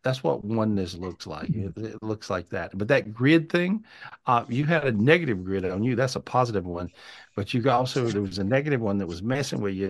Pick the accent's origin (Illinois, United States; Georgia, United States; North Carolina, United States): North Carolina, United States; And so this is sort of what it was like growing up in North Carolina in those days.